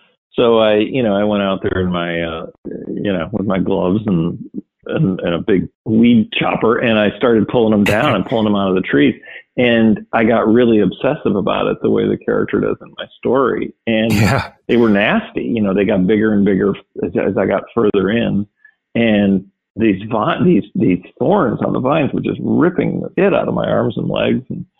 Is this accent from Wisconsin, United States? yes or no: yes; Wisconsin, United States; Oh, well, I grew up in Wisconsin.